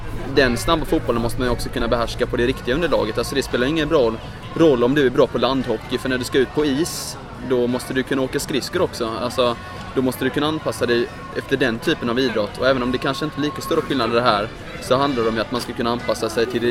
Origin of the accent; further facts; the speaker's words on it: Halmstad, Halland County, Sweden; Jag kommer ju från Halmstad då